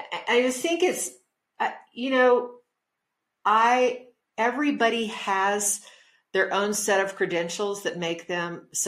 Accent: New Mexico, United States; so I'm from Quay County, which is where Tucumcari and Logan sit. Tucumcari is the County seat, and you can't swing a cat in Quade County without hitting somebody that I'm kin to.

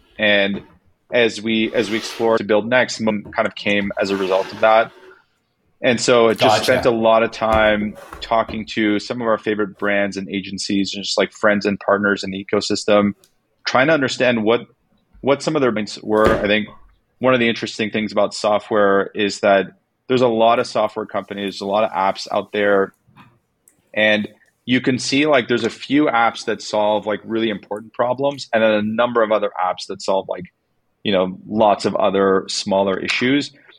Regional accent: Montreal, Quebec, Canada; now in Toronto, Canada; I grew up in Montreal and then moved to Toronto about 10 years ago.

